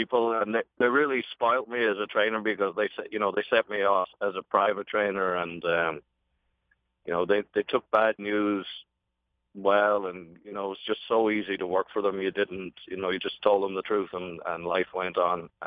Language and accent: English; Curragh, Kildare, Ireland; And I grew up on the Curra, which is like the Lexington of Ireland, I should say, you know.